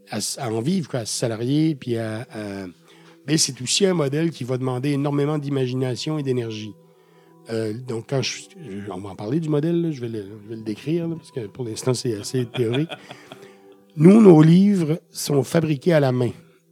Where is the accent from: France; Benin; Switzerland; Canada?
Canada; Quebec; Chez nous, au Québec, les librairies indépendantes